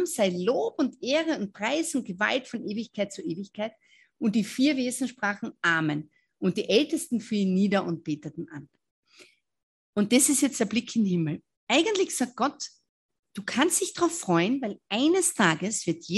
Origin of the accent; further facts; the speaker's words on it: Austria; Bei uns in Österreich extrem.